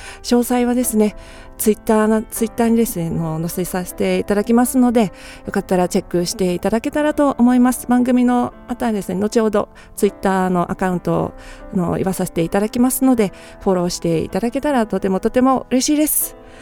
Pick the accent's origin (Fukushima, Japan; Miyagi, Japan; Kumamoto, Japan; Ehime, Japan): Kumamoto, Japan; 私も地元熊本のために何かできることですね、少しでもやっていこうかと思っておりますので